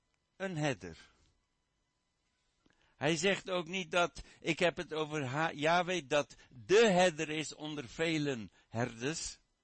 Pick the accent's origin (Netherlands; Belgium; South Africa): South Africa; Ik ben opgegroeid in Zuid-Afrika, en als je daar een herder tegenkomt van een kudde